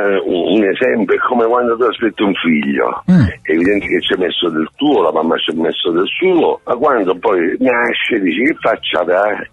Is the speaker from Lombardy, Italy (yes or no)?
no; Racalmuto, Sicily, Italy; visto che io sono di Racalmuto